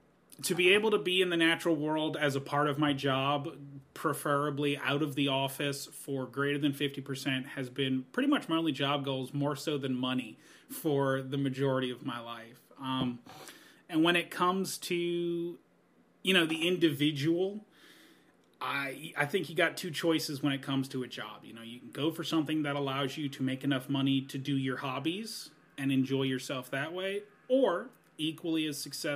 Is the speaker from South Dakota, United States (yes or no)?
no; New Orleans, Louisiana, United States; now in Washington, United States; Well, man, I am from the South, from New Orleans, Louisiana, and a lot of things brought me up here, but usually I would go with the climate.